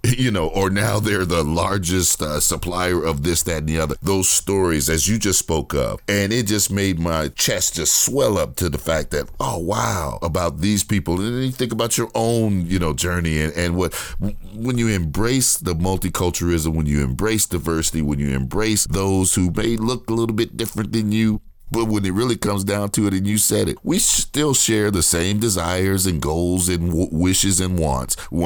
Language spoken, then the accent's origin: English; Gary, Indiana, United States; I grew up in Gary, Indiana.